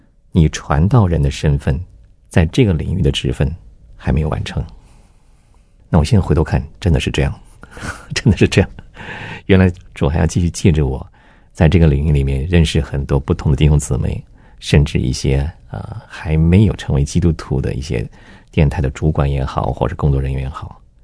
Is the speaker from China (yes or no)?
no; Taiwan; 比如说我是在台湾出生，基本上这是我的成长环境，是我的工作环境，